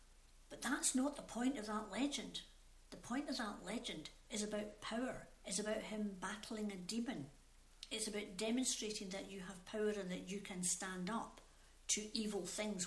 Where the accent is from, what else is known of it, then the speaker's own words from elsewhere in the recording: Glasgow, Scotland, United Kingdom; Now, I was brought up in Glasgow, so I am used to the west coast of Scotland